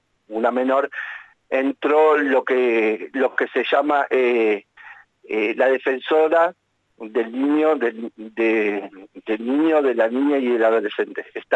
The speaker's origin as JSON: {"language": "Spanish", "region": "Neuquén", "country": "Argentina", "said": "los que somos de Neuquén tenemos el recuerdo"}